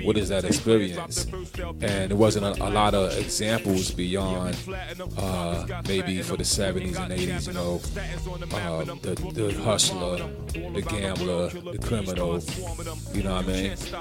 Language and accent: English; Brownsville, New York, United States; I told him, I'm from Brownsville.